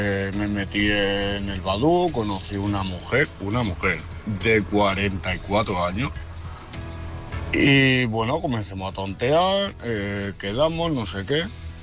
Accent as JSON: {"language": "Spanish", "town": "Barcelona", "region": "Catalonia", "country": "Spain", "said": "soy de Barcelona, ahora estoy en Zaragoza con el trailer para cargar."}